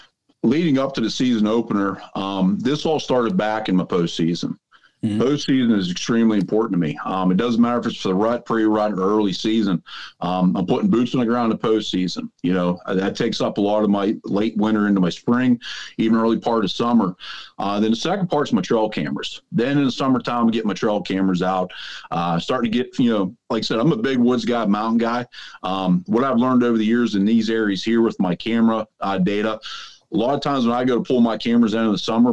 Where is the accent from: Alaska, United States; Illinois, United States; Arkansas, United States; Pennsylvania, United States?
Pennsylvania, United States; I'm from Southwest Pennsylvania.